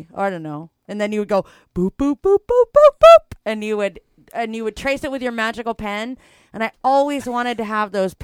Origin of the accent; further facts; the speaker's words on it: Montana, United States; I know, growing up in Montana, that Duke, when this show was on, this was some fucking serious shit.